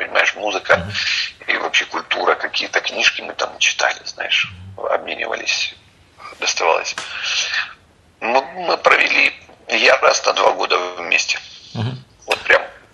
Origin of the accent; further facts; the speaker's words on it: Kharkiv, Kharkiv Oblast, Ukraine; я приехал из Харькова